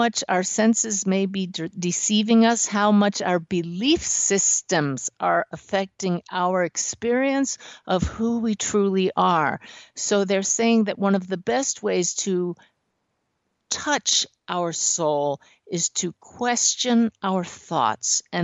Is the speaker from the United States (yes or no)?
yes; Pennsylvania, United States; From Pennsylvania, my home state.